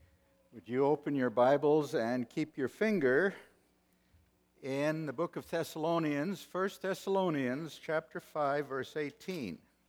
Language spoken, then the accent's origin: English; South Africa; born there; I was born in South Africa of parents who were of English, not American heritage.